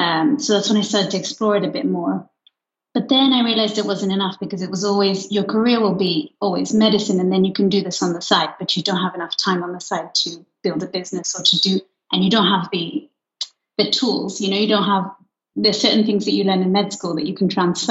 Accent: Luxembourg; because I grew up in Luxembourg

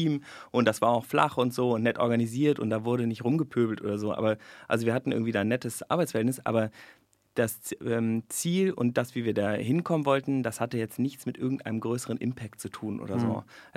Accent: Hamburg, Germany; born there; ich bin in Hamburg geboren

